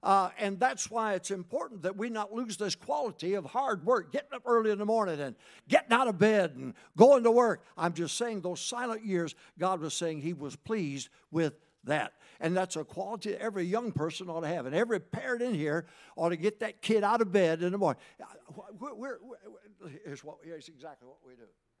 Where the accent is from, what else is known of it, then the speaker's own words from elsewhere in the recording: Michigan, United States; also born or lived in Arkansas; I was born in Arkansas, raised in Michigan, and so we had hogs, we had chickens, we had crops, we had everything in the world that a farm boy would have.